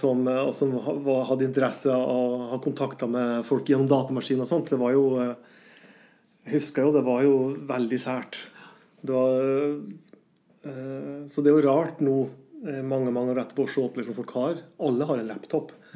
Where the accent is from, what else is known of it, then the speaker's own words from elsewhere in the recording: Brønnøysund, Nordland, Norway; moved away as an adult; så jeg prøver litt her hjemme i Brønnøysund først. Kom ingen vei, så jeg takket ja og flyttet til Oslo i 94